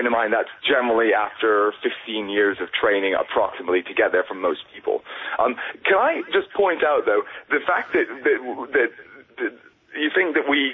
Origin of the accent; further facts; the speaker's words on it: United States; now in United Kingdom; I'm from America originally, I trained over here, I would never go back to that system.